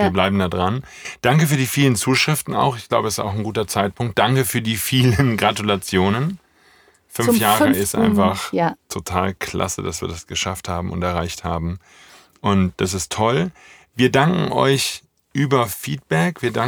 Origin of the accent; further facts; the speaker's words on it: Rhineland, Germany; accent: Rhineland; Aber ich könnte jetzt meinen rheinländischen Akzent, den würdest du mir wegmachen